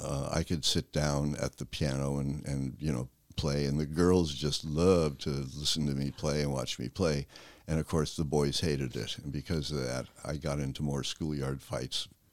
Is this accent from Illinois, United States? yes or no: no; Malibu, California, United States; Well, I was born in Los Angeles, raised in Malibu. I'm sort of what's known as a Malibu brat. Our house was number 8 Malibu Road.